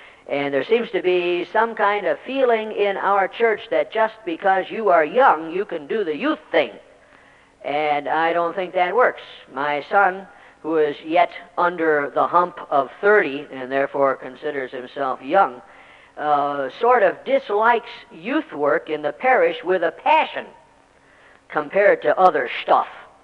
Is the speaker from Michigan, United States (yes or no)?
yes; Detroit, Michigan, United States; I'm from Detroit, 21 years